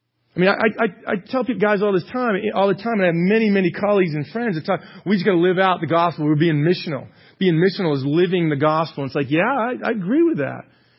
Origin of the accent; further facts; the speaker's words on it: East Coast, United States; Now, I'm from the East Coast. Now, I played at Boston College. I'm a Patriots fan. But I've lived here for about, 16 years now.